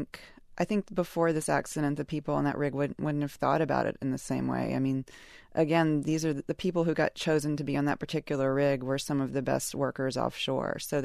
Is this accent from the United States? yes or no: yes; Alabama, United States; Like growing up in Alabama, you're used to hurricanes. You're used to natural disasters.